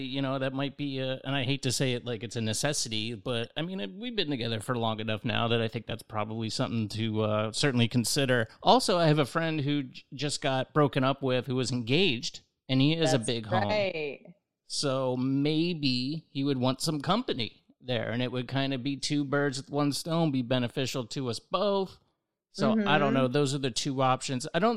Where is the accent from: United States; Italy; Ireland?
United States; Largo, Florida; So I came from Largo, was going to school at USF, got in a car wreck, moved in with a girlfriend.